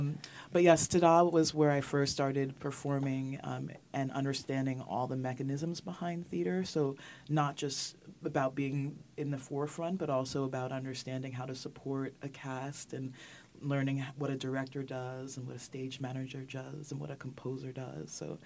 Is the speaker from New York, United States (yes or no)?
yes; Manhattan, New York, United States; But I grew up in Manhattan, and I've lived in every borough except for Staten Island, knock on wood.